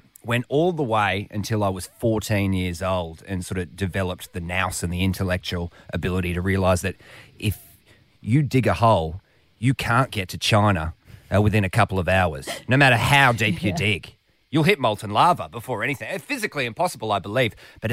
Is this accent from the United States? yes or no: no; Australia; Hi, I'm from Australia.